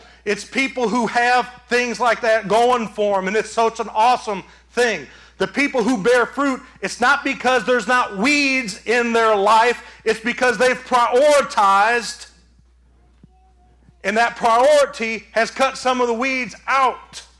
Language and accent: English; Michigan, United States; I am from Michigan. We do it different up there.